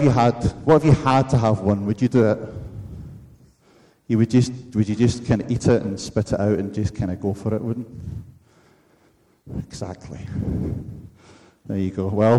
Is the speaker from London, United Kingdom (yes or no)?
no; Scotland, United Kingdom; I'm Scottish, Isaac. I'm not that generous.